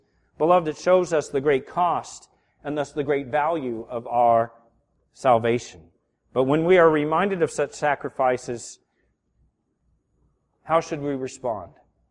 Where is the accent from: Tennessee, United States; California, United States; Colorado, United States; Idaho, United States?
California, United States; San Diego; which is way up there for me when I was from San Diego.